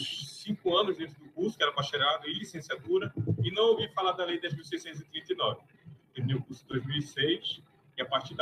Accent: Baião, Pará, Brazil; O município de Baião, que é onde eu fui criado

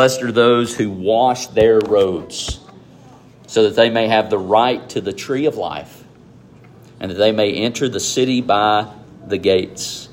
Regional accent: Fayetteville, Tennessee, United States; anywhere I go and I say I'm from Fayetteville, Tennessee

